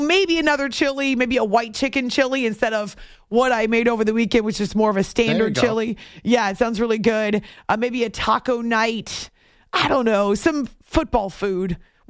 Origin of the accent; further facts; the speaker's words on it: New England, United States; Oh my gosh, growing up in New England, sometimes we would start practice and it would still be temps in the 40s, driving winds in early spring.